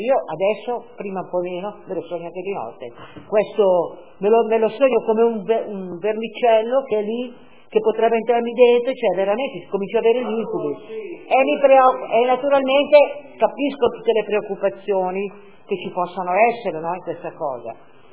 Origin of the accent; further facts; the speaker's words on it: Tuscany, Italy; io che sono toscana e che ho una casa dei nonni lì